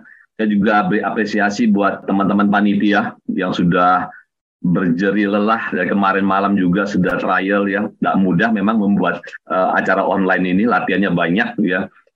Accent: Balikpapan, East Kalimantan, Indonesia; born there; Salam Pak, saya juga dari Balikpapan, saya lahir di Balikpapan.

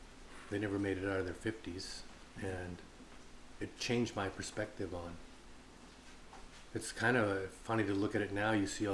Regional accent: Orrington, Maine, United States; I grew up in Orrington, which is outside of Brewer, Bangor.

